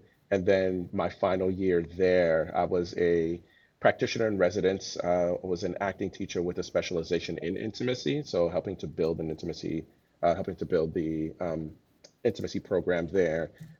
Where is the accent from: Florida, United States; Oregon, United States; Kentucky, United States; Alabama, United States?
Florida, United States; Miami; also born or lived in New York; I'm originally from Miami. And then I lived in New York for a year